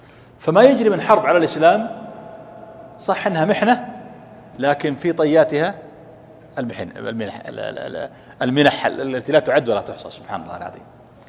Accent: Kuwait; إننا هنا خمسة حنا أربعة من الكويت

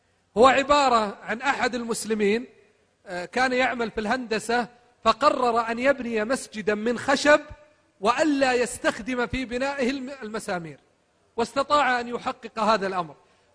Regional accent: Mecca, Makkah Province, Saudi Arabia; قال من أين؟ قلت أنا من مكة.

